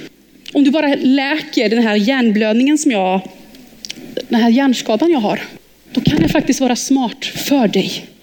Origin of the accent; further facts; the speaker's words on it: Thailand; Jag växte upp i Thailand